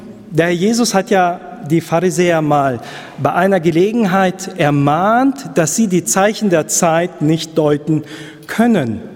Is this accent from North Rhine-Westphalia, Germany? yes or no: no; Lower Saxony, Germany; Moin, Moin ist Gesabbel, so wie man das bei uns in Norddeutschland sagt.